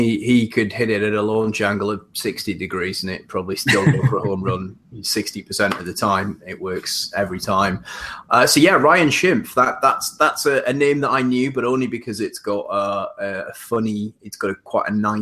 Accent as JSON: {"language": "English", "country": "United Kingdom", "said": "It's completely anathema to me as a British sports fan."}